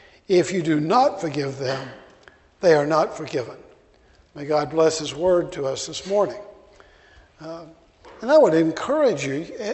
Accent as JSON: {"language": "English", "town": "Birmingham", "region": "Alabama", "country": "United States", "tie": "born there", "lives_now": "Jenkintown, United States", "said": "This is not an Irish accent. I was born in Birmingham, Alabama, and that kind of stuck no matter where I've gone. So though I live in Jenkintown outside of Philly, I don't sound like I'm from there either."}